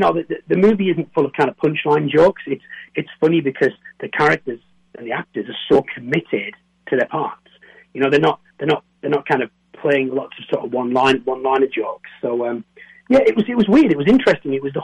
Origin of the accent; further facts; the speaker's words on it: North East England, United Kingdom; accent: Geordie; I'm just near Newcastle.